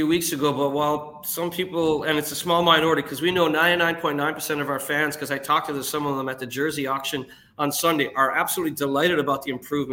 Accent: Canada; I'm from Canada as well

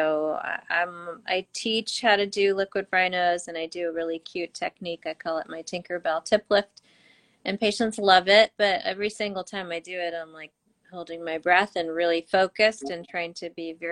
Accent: Santa Monica, California, United States; also born or lived in Kenya / Malibu; I was born in East Africa, in Kenya, and then grew up in all across the United States, but mainly in Santa Monica and Malibu. And only been to India twice. I'm Punjabi

